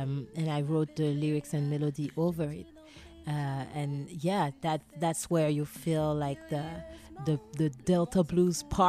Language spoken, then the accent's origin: English; Guadeloupe; But I come from Guadeloupe, you know, and I really don't know.